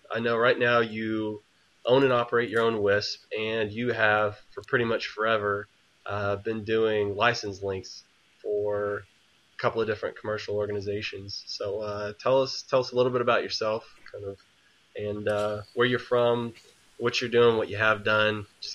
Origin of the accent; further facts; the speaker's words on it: the South, United States; I was telling people that, you know, that I'm from the South, and they're like, "You're not from the South." And I'm like, "Well, geographically, I'm lower than you."